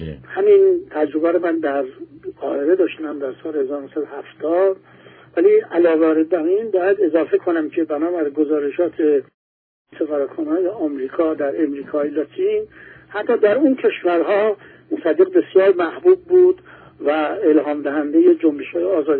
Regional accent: Iran; از لهجه من فهمید من فرانسوی نیستم، قیافه من فهمید من فرانسوی نیستم. منم به آرامی به او گفتم من اهل ایرانم.

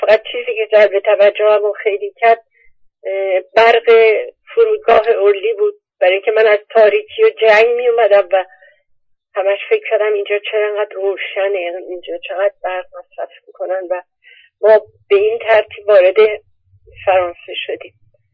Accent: Iran; moved away; ماهایی که از ایران آمدیم وجودمونو، جانمونو گذاشتیم و جسممونو برداشتیم و آمدیم

